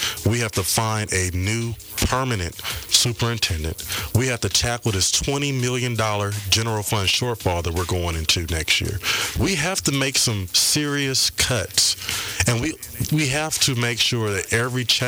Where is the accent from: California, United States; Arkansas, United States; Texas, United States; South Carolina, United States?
California, United States; Compton; I am a product of Compton. I was raised in Compton. I'm a child of Compton.